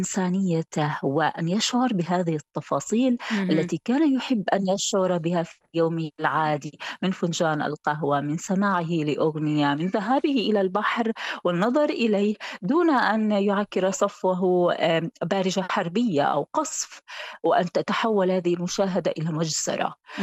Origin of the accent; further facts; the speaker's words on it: Gaza, Gaza Strip, Palestine; وهذا أقل واجب نحن كشعراء فلسطينيين وكغزيين بالمناسبة يجب أن نفعله، هو أن نتحدث عن غزة